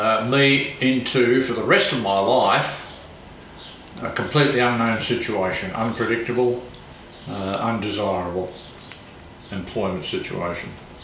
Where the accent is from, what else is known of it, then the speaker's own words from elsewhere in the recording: Geelong, Victoria, Australia; born there; I was born in Geelong.